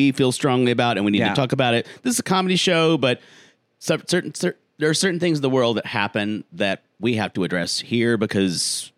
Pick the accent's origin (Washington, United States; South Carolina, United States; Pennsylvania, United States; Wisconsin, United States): South Carolina, United States; and my home state of South Carolina